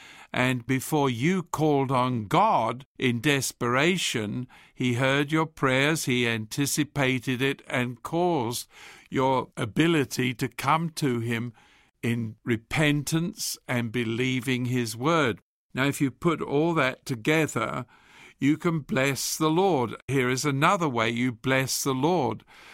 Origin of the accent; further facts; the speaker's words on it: London, United Kingdom; When I grew up in London, and so my dad used to take me on a Saturday to the museums, which were terribly boring for a boy.